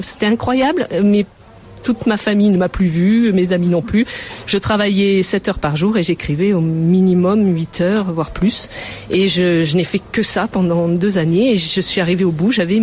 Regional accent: south of France, France; now in Marguerittes, France; j'ai grandi dans le sud de la France au Pradé, et puis après j'ai maintenant depuis une vingtaine d'années, je vis à Marguerite à côté de Nîmes.

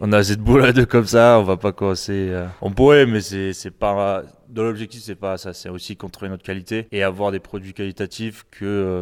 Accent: France; moved away; On est parti de la France en 2001, et après, on a fait 22 ans d'expatriation. Donc, mes parents ont fait 8 pays, moi j'en ai fait 10.

